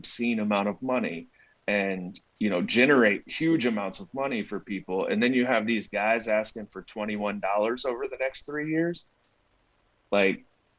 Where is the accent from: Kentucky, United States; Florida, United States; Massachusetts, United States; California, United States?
Kentucky, United States; Louisville; I grew up in Louisville. I'm a horse racing fan.